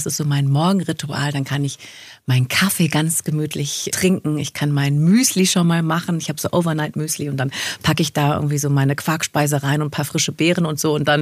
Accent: Rhineland, Germany; Also ich bin ein Kind des Rheinlands. Ich bin in der Nähe des Karnevals groß geworden und zelebriere das auch immer noch feierlich in jedem Jahr.

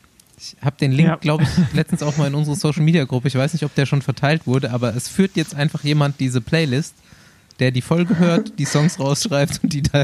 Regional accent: Bavaria, Germany; Also ich komme aus Unterfranken

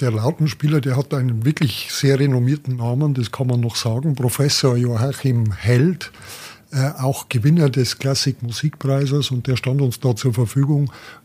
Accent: Bavaria, Germany; Ja, also ich war ja schon immer ein Fan meiner Heimat und der Volker liebt es jetzt inzwischen auch und hat auch diese ganz versteckten Orte auch gesehen, zum Beispiel diesen Altmugler Wasserfall in der Nähe von Neualpenreuth.

